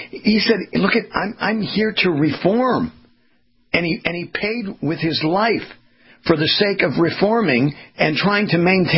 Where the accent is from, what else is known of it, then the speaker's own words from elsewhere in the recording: United States; maybe understand, speak a little bit like myself, but we're not, you know, we were raised in America.